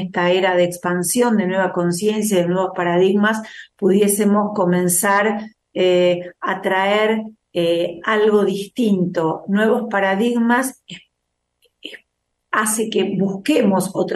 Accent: Rosario, Santa Fe, Argentina; Allá por el año 2012, cuando comencé a hacer en la ciudad de Rosario, de donde yo soy, el programa Hay un Día

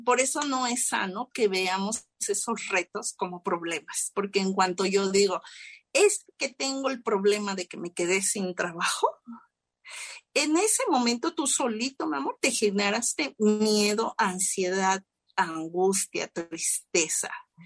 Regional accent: Mexico; acá en México, en mi país

